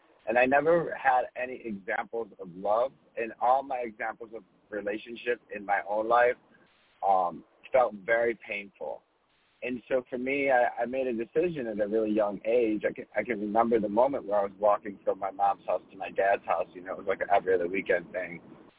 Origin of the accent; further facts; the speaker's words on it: Midwest, United States; especially growing up in the Midwest, it just didn't really appeal to me.